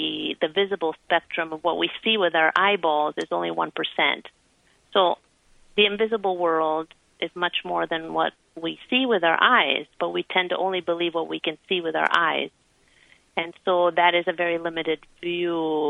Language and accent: English; Italy; now in United States; You know, I grew up in Italy and then moved to the States.